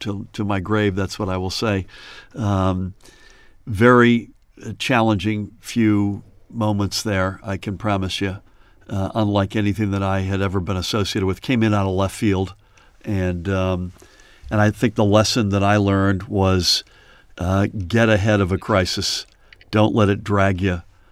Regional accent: Boston, Massachusetts, United States; As you mentioned, I grew up in Boston, outside of Boston.

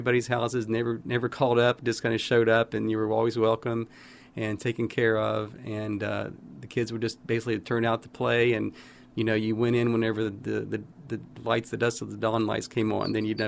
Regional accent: Richwood, West Virginia, United States; also born or lived in Montgomery, West Virginia; now in Martinsburg, United States; I was born in Montgomery, West Virginia in 1958, and my dad was a mining engineer and my mother was a homemaker. We ultimately moved to Richwood, West Virginia in Nicholas County.

